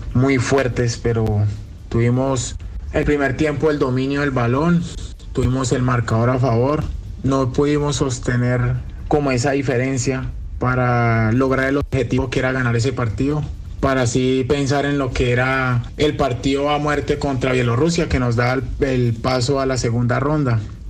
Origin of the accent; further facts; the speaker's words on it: San José del Guaviare, Guaviare, Colombia; yo soy jugador de la Selección Colombia de Fútbol Playa. Nacido y criado en San José del Guaviare, hoy me encuentro participando del sueño que tanto había anhelado